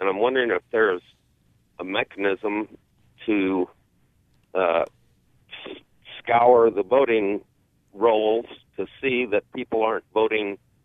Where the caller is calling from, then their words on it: Thorndike, United States; I'm in Thorndike.